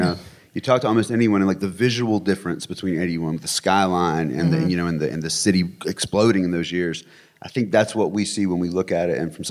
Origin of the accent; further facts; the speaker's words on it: Charlotte, North Carolina, United States; I grew up here, you know, like I was born in the Presbyterian Hospital in 1978.